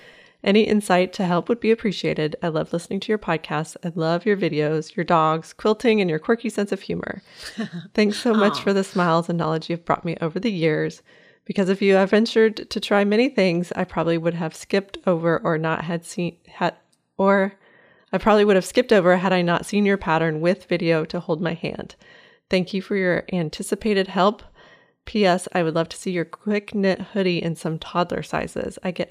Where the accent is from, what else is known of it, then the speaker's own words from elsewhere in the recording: Westmoreland, New York, United States; from Westmoreland, New York. Nowhere near the city.